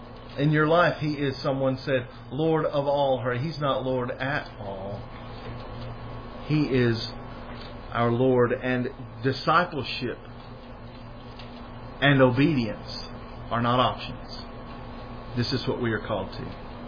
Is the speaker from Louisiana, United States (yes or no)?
yes; Louisiana, United States; born there; As an American, as one born in Louisiana